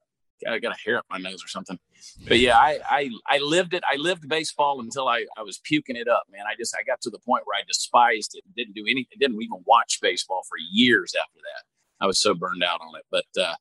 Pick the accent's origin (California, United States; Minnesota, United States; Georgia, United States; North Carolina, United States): Georgia, United States; I think, you know, I grew up in Georgia where I never had brisket until I moved to Texas 20 some odd years ago.